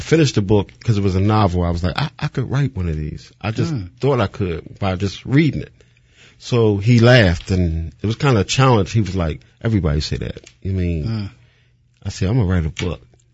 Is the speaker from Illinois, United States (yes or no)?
no; Philadelphia, Pennsylvania, United States; Like, you know, I'm from West Philly.